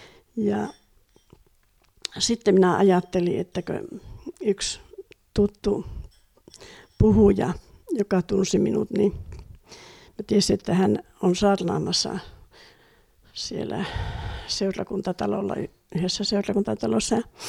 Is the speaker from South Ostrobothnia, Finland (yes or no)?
no; Oulu, North Ostrobothnia, Finland; niin kuin itsekin olin oululainen nuori